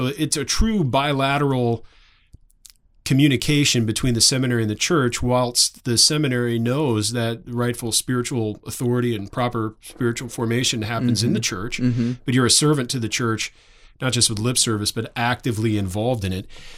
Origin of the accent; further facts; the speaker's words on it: Illinois, United States; I grew up in Northern Illinois. I know we're just over the border of Indiana here, the same kind of weather.